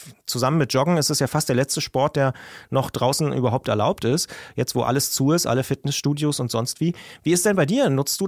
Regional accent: Brandenburg, Germany; Ich als Brandenburger darf das ja auch sagen

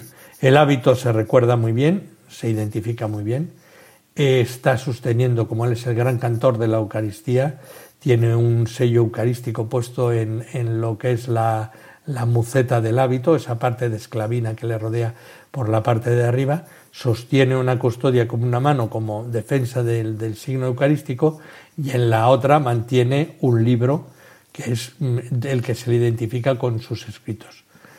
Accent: Basque Country, Spain; yo estaba a 14 kilómetros de este sitio, en mi pueblo, y bajaba con la bicicleta y me conocía Loyola de memoria, todos los recovecos.

